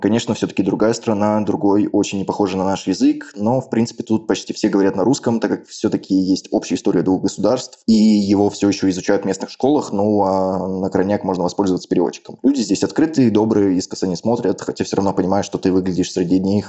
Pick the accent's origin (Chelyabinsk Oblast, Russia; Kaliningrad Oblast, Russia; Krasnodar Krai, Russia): Kaliningrad Oblast, Russia; Kaliningrad; moved away as an adult; also born or lived in Saint Petersburg; now in Armenia; Я из Калининграда, там закончил школу в 17 году, после поступил в политех в СПБ.